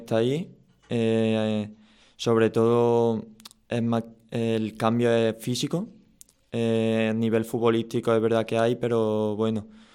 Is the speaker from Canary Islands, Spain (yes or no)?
no; Lucena, Andalusia, Spain; me he criado aquí en la cantera de Lucena y nada, desde muy pequeño empecé a formarme aquí y a ser jugador de Lucena